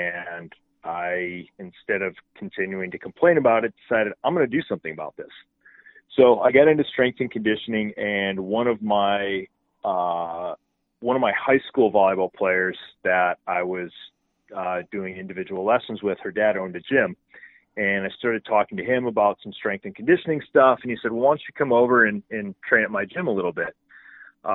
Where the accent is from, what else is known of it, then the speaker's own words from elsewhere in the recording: Milwaukee, Wisconsin, United States; now in Florida, United States; I grew up in Milwaukee, Wisconsin, and in a very circuitous route, made my way down to Florida.